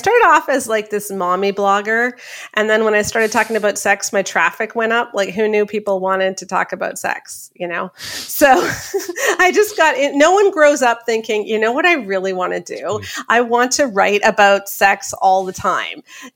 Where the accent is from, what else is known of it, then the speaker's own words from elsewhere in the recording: Canada; accent: Canadian; And I'm in Canada. That's why my accent's funny.